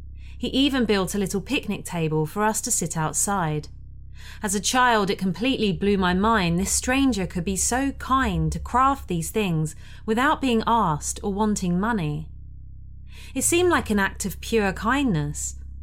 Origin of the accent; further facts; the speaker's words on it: Lockhart, Texas, United States; I grew up in Texas. I still live here along with my family that will be mentioned in this story. When the 2007 recession hit, my father lost his job.